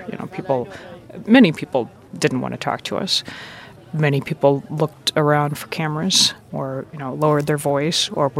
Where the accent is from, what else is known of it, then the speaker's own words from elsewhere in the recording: United States; I'm American. I don't speak Farsi.